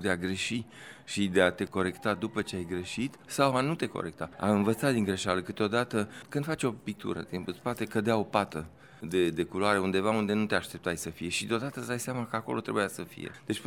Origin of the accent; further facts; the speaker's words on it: Constanța, Constanța County, Romania; moved away; Și eu am copilărit la Constanța, deci mă bucur foarte mult să revin.